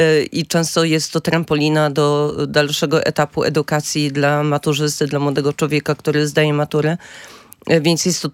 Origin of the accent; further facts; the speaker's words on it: Pomeranian Voivodeship, Poland; kim my tu jesteśmy, Kaszubi rewolucjoniści